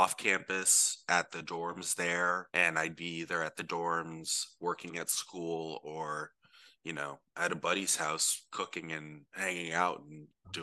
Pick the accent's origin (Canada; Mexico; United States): United States; Studio City, California; I grew up in Studio City, Sherman Oaks area